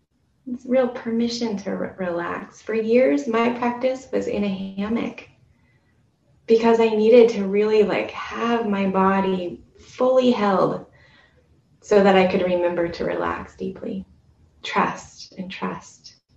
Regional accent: Ashland, United States; living here in my hometown in Ashland, I live about just a 10-minute walk from my parents.

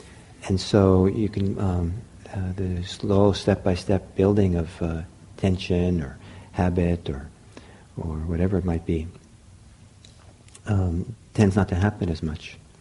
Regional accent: Italy; remember when I was in Italy, growing up in Italy, when I was 17, or eight, I guess I was 18, I had really long hair

